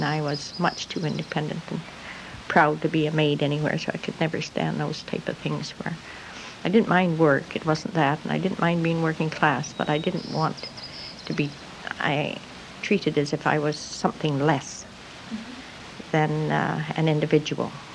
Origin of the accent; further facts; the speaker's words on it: Dunkirk, Saskatchewan, Canada; born there; I was born in the Prairie, Dunkirk, Saskatchewan, just 30 miles south of Moose Jaw.